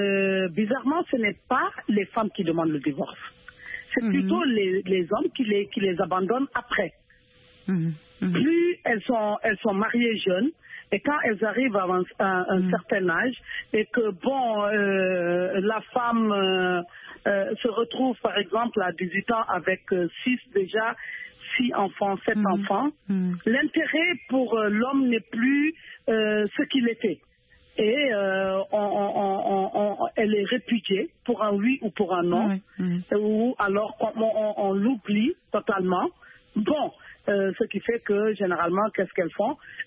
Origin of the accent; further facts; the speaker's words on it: Mali; d'abord chez nous au Mali, l'âge de mariage des femmes, l'âge est plus bas